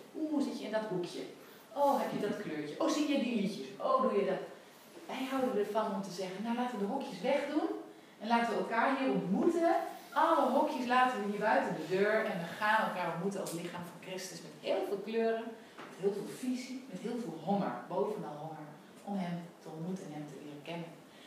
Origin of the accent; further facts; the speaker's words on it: Apeldoorn, Gelderland, Netherlands; Ik zal ons even voorstellen, we zijn een echtpaar uit Apeldoorn.